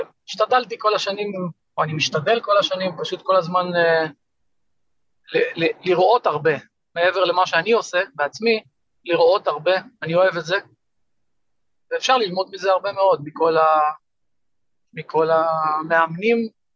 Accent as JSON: {"language": "Hebrew", "town": "Kfar Blum", "region": "Northern District", "country": "Israel", "tie": "born or raised there", "said": "משחק בכל השלבים של המשחק בגליל עליון, איפה שגדלתי, בקיבוץ כפר בלום."}